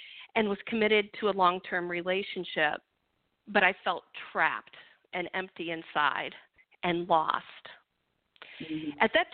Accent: Midwest, United States; like most people growing up in the Midwest, I believe that traditional Western medicine was the only way to go

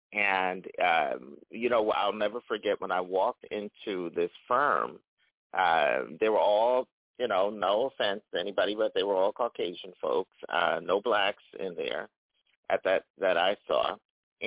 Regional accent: New Jersey, United States; moved away as an adult; also born or lived in Philadelphia, Pennsylvania; I'm from the East Coast. Let me make that clear. I'm not from Hollywood. I was born in Philadelphia and reared in part in northern New Jersey. And then went out to California as a young man.

